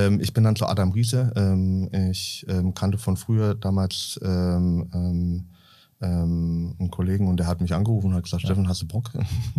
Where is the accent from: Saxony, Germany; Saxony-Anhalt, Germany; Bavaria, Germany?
Bavaria, Germany; weil ich bin Oberfranke vom Dorf, bin so ein 1000-Seelen-Dörfchen groß geworden